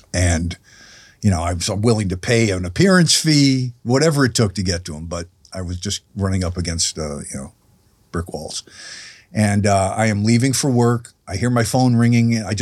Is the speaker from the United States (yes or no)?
yes; New York, United States; This was his idol as a kid growing up. And we grew up in New York. And he grew up in New York.